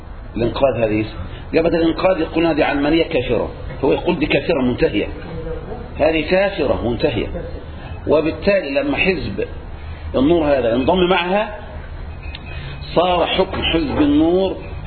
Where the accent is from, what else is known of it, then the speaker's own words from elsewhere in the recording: Egypt; إحنا عندنا في مصر الآن دعوة جماهيرية ودعوة علمية